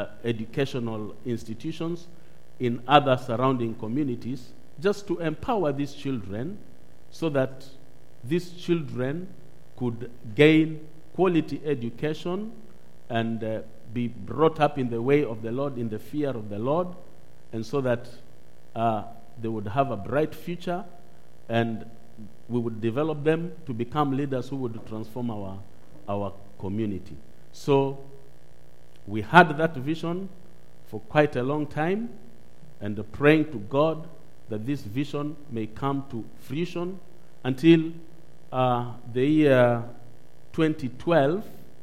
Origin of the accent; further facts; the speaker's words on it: Nairobi, Kenya; Now, I was born in Nairobi, the capital city of Kenya, and well, my father was working in Nairobi.